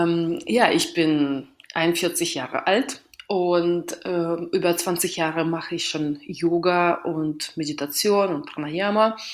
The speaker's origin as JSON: {"language": "German", "region": "Western Russia", "country": "Russia", "said": "ich komme aus Westrussland. Ja. Also quasi aus Russland komme ich schon, aber nicht von der Gegend."}